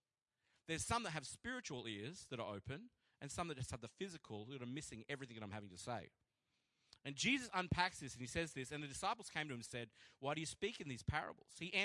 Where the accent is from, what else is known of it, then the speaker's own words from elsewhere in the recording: Toowoomba, Queensland, Australia; I'm from Toowoomba. It's always weird when I say that.